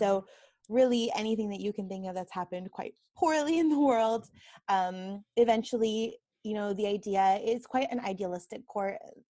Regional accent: Canada; So I'm Canadian.

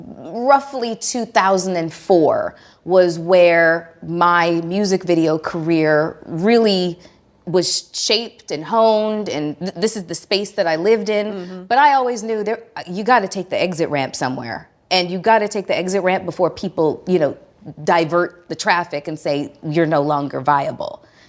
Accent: Toronto, Ontario, Canada; now in United States; I'm originally from Toronto, Ontario, Canada.

